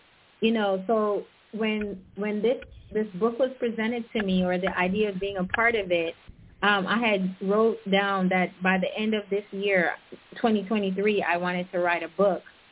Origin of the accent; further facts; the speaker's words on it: Jamaica; now in United States; I grew up in Jamaica, and then I moved here, joined the military